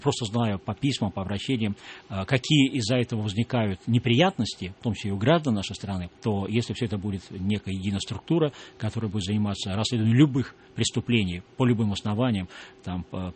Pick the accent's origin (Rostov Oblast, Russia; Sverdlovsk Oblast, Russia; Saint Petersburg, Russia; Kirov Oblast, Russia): Saint Petersburg, Russia; при въезде с моря в мой родной город Санкт-Петербург.